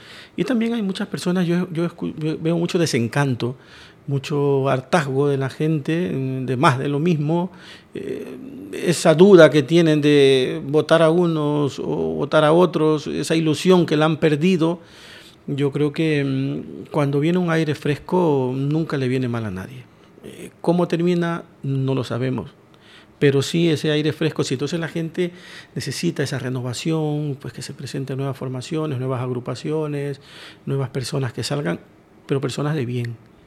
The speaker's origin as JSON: {"language": "Spanish", "country": "Ecuador", "moved": "as an adult", "said": "ya con 56 años, yo digo, tengo la espalda curtida, un poco vine, fui un emigrante más. Yo vine de Ecuador en el año 90, en el año 2000, pues por la crisis bancaria que hubo, con 33 años"}